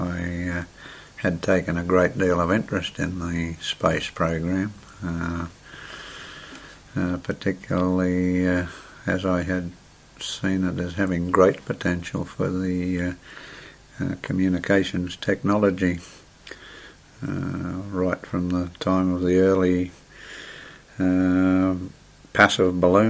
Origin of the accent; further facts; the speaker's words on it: Ballarat, Victoria, Australia; also born or lived in Melbourne; Okay, well, I was born in Melbourne on the 3rd of November 1931, the day White Nose won the Melbourne Cup. As a very young boy, though, I went to Ballarat and spent most of my younger